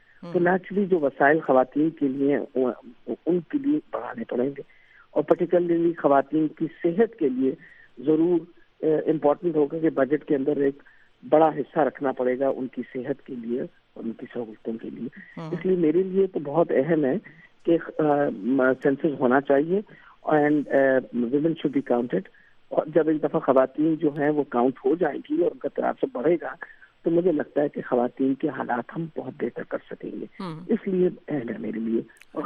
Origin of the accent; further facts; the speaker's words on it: Punjab, Pakistan; but I don't belong to Khyber Pakhtunkhwa, میں پنجاب کی ہوں